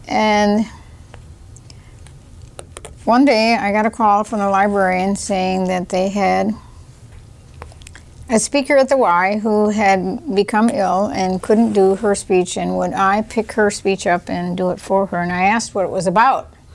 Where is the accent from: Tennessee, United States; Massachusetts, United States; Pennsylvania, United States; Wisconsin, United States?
Wisconsin, United States; moved away as an adult; now in Austin, United States; I lived in Wisconsin 20 years. And then I taught school in Dodgeville, Wisconsin 1 year. And then I was married the next year, which was 1940. And then we moved to Austin, Minnesota